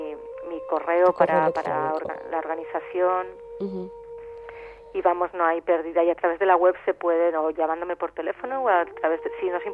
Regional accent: Valencian Community, Spain; soy valenciana

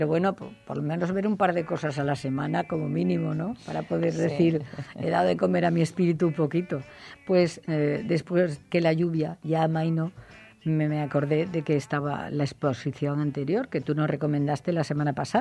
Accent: Valencian Community, Spain; como persona del pueblo, como valenciana, que anda por la calle

